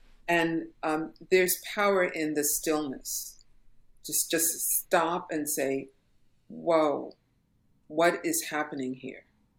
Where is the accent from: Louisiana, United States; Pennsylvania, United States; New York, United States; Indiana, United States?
New York, United States; Brooklyn; So anger is like, I was growing up in Brooklyn. What can I say?